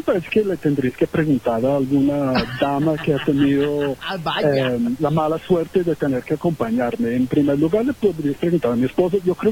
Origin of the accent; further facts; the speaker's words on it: Northern Ireland, United Kingdom; Spanish is a second language; Yo soy de Irlanda del Norte.